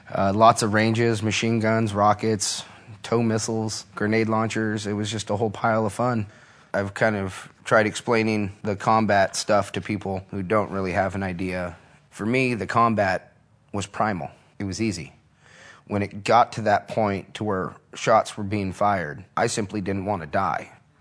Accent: Riverside County, California, United States; where I grew up in Riverside County, I was the first one to make it home other than in a body bag.

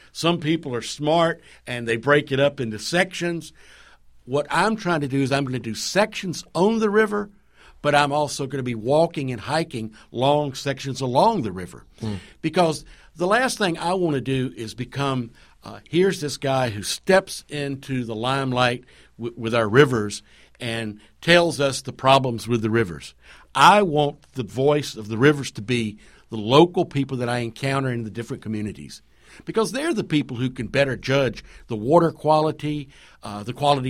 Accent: Banner Elk, North Carolina, United States; I should have known growing up in Banner Elk, North Carolina, that you need to wait to go to the mountains to jump in the rivers.

